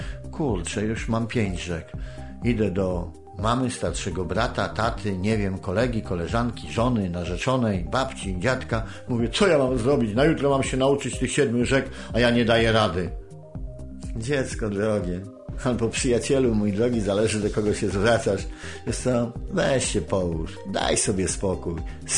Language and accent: Polish; Tomaszów Mazowiecki, Łódź Voivodeship, Poland; nad pilicą się wychowałem w Tomaszowie Mazowieckim, o którym śpiewała